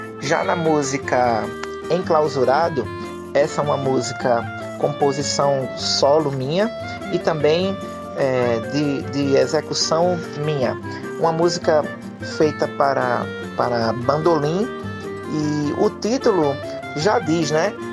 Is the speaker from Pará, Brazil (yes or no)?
no; Natal, Rio Grande do Norte, Brazil; Nós somos de Natal, Rio Grande do Norte